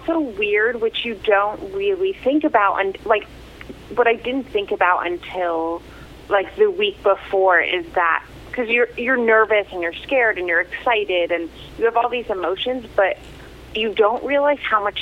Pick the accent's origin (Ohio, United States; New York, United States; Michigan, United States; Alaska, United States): New York, United States; Croton-on-Hudson; Yes, so I grew up in Croton on Hudson. I went to like all Croton schools my whole life.